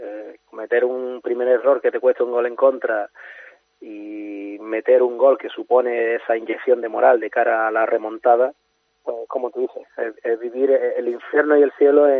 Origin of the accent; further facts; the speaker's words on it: Málaga, Andalusia, Spain; para mí como jugador malagueño encima, debutar en el equipo de mi ciudad